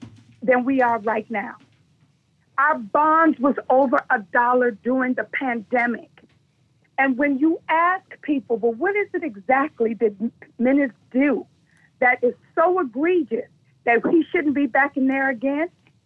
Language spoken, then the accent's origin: English; United States; Like I said earlier, as an American, I refuse to believe that America voted for a racist.